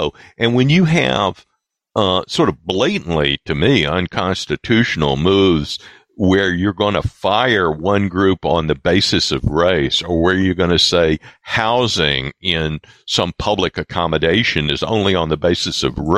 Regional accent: the South, United States; And I grew up in the South, at the tail end of Jim Crow South.

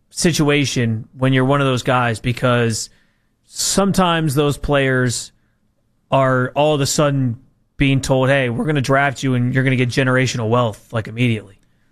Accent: Rochester, New York, United States; Yeah, I know my high school, which I'm from Rochester, New York.

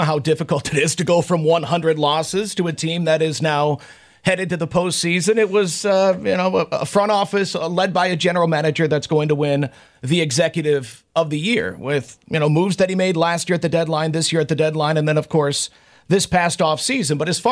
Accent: Michigan, United States; But again, growing up in Michigan, seeing 3 million go out and support the Tigers, you know, pretty consistently in my adult life.

